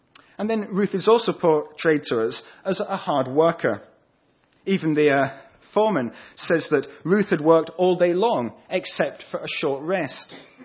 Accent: Scotland, United Kingdom; On the campus where I studied recently in the US, I was almost universally known as

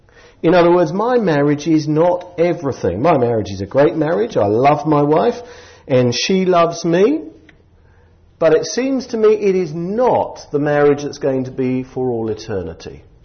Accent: England, United Kingdom; it is the case in the church I go to, very often is the case, that we are very English and we are therefore very private.

